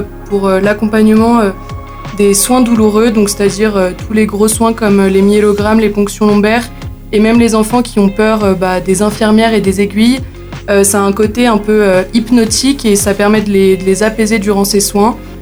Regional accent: Annecy, Auvergne-Rhône-Alpes, France; À la base, on est d'Annecy, donc dans notre région

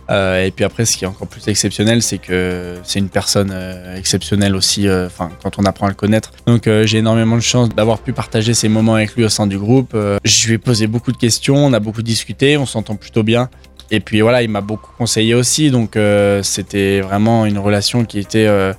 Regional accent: Tignes, Auvergne-Rhône-Alpes, France; je suis de Tignes

